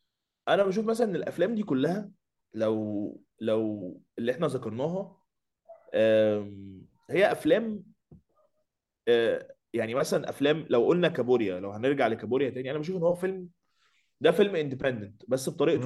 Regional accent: Egypt; احنا اصلا احنا مصريين احنا عاملين كده، احنا ناس بنحب نعيش

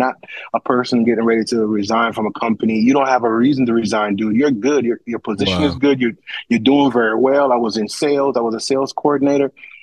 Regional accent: Jamaica; I'm from Jamaica, man. I'm from Jamaica. I'm a Jamaican.

